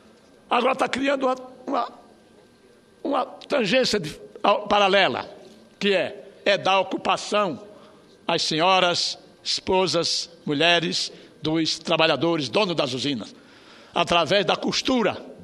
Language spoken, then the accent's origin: Portuguese; Alagoas, Brazil; com este exemplo de cooperativa que nós temos lá no meu estado de Alagoas